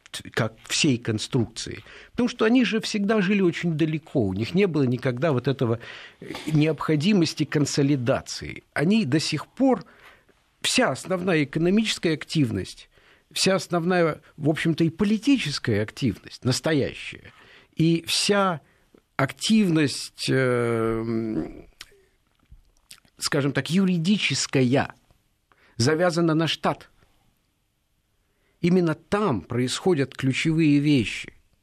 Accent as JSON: {"language": "Russian", "region": "Siberia", "country": "Russia", "said": "я сибиряк, я знаю, как в Сибири относятся к Москве иногда."}